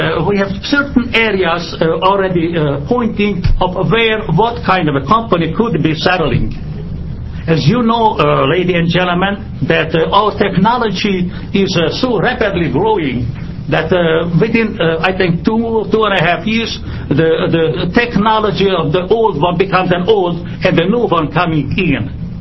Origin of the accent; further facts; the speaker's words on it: Albany, New York, United States; from Albany